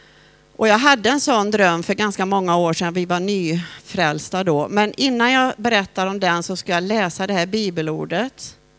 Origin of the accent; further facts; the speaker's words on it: Borås, Västra Götaland County, Sweden; Vi kommer från Borås